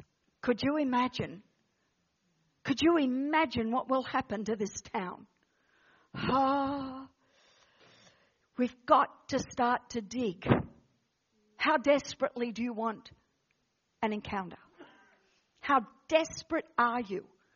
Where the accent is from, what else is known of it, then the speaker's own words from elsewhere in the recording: United Kingdom; I'm British as well. I've got Irish, Scottish, I've got the lot in me. Everything except Wales.